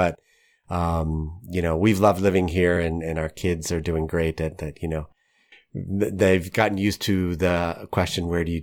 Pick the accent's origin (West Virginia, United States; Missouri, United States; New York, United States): New York, United States; My graduating high school class was 85 kids, which was, you know, incredible considering I'm from the New York area, right?